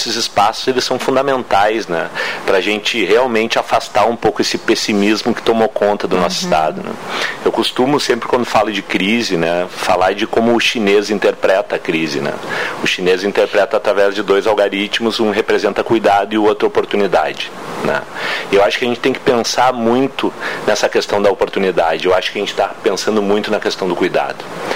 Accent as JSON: {"language": "Portuguese", "town": "Palmeira das Missões", "region": "Rio Grande do Sul", "country": "Brazil", "said": "Eu venho de Palmeira das Missões, estudei em escola estadual e sei o quanto é importante o papel desses professores"}